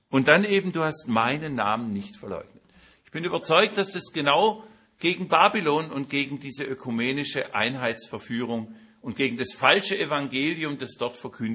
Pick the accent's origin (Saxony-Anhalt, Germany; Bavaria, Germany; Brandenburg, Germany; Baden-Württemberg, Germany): Baden-Württemberg, Germany; Aber bei uns in Baden-Württemberg ist inzwischen auch ein sehr steiniger Boden.